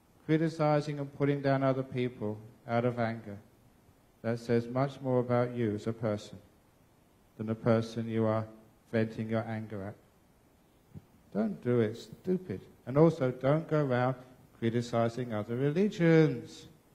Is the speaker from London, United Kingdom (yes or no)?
yes; London, United Kingdom; born or raised there